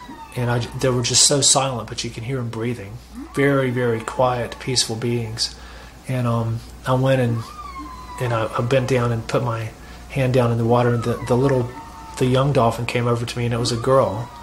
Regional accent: North Carolina, United States; which was in a neighboring town to where I grew up in North Carolina.

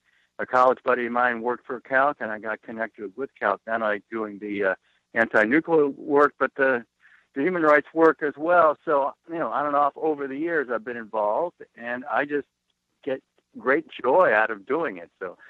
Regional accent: East Coast, United States; I'm from the East Coast. I lived in Albany, New York, and we were downwind from the Three Mile Island nuclear power plant.

